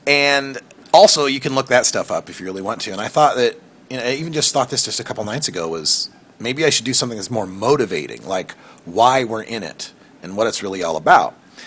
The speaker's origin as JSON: {"language": "English", "region": "Idaho", "country": "United States", "tie": "born there", "said": "But I was born in Idaho, so I've got family there, and we visited."}